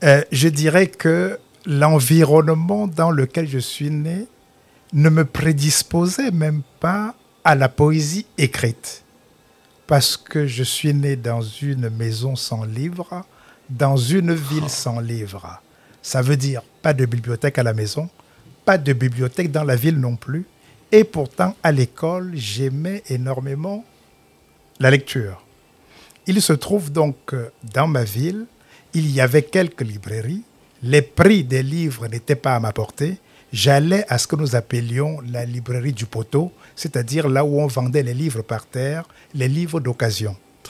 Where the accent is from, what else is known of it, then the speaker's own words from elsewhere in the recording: Cameroon; first language Romala; French is a second language; Je parle le romala, qui est ma langue maternelle, mais je ne sais pas l'écrire.